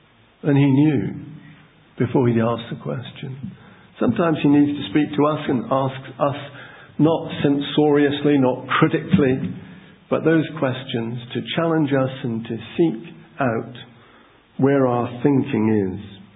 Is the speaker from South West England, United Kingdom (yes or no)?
yes; Plymouth, South West England, United Kingdom; When we were young, Mary and I, growing up in Plymouth